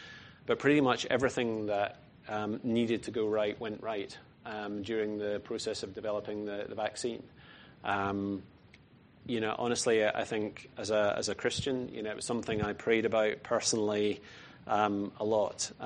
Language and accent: English; Scotland, United Kingdom; Well, I mentioned I was born and brought up in Scotland